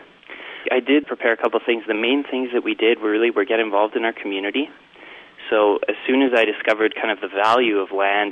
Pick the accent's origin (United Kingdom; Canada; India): Canada; Calgary, Alberta; We're all born and raised in Calgary, and we're really passionate about giving back to this city through being involved in the local food movement.